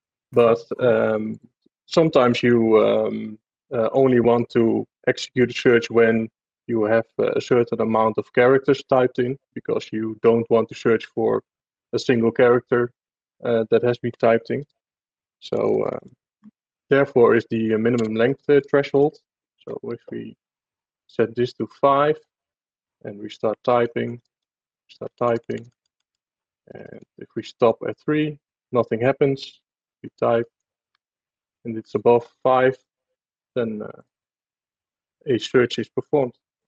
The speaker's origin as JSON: {"language": "English", "country": "Netherlands", "said": "I'm from the Netherlands."}